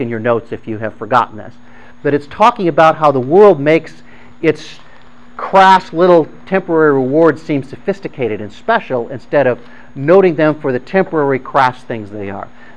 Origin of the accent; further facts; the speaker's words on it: Ohio, United States; I grew up in Ohio. I always figured I would come back to Ohio to live the rest of my life